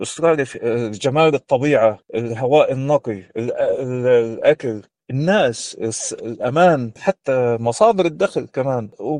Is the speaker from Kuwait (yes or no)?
yes; Kuwait; born there; أنا من مواليد الكويت ومن الفلسطينيين اللي حاملين الجوازات الأردنية أو الجنسيات الأردنية اللي عاشوا بفترة السبعينات والثمانينات وحتى الستينات